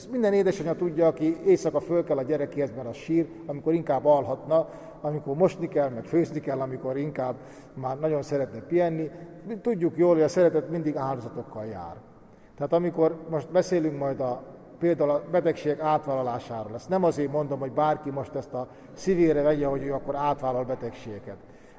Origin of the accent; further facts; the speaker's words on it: Szolnok, Jász-Nagykun-Szolnok, Hungary; bocsánat, ha még nem mondtam volna, én is szolnoki vagyok